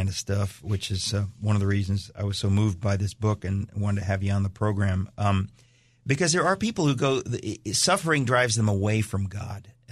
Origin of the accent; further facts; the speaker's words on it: Danbury, Connecticut, United States; I grew up in Danbury, Connecticut, where people hunt and fish and stuff.